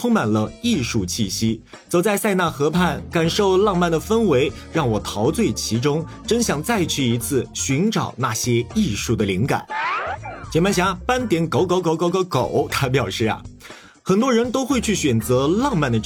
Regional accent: Danba, Sichuan, China; 就是我的家乡四川省甘孜州丹巴县美人谷

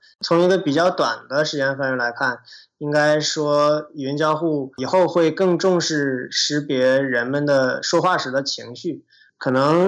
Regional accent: Northeast China, China; 我出生在东北，然后在东北长大，在东北呢就有一些很特殊的需求，比如说东北冬天特别冷，

